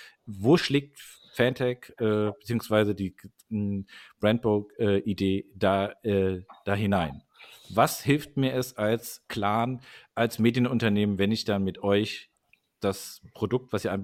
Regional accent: Darmstadt, Hesse, Germany; Ich komme hier aus Darmstadt, ne?

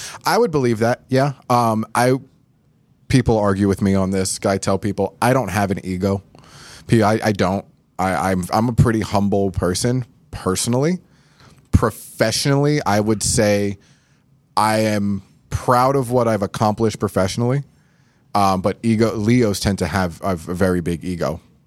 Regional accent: Florida, United States; also born or lived in New York; You know, I was born in New York, raised in Florida, but I was raised by, you know, my whole family was born and raised in New York City.

